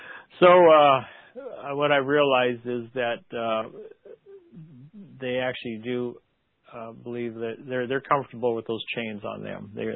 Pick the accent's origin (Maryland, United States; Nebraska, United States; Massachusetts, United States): Nebraska, United States; When you travel the country, you'll see like for example Nebraska. I was raised in Nebraska.